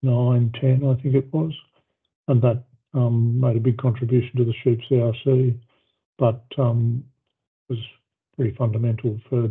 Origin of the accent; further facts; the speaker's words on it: Tasmania, Australia; I grew up in Tasmania. I did a first degree in agricultural science at the university in Tasmania.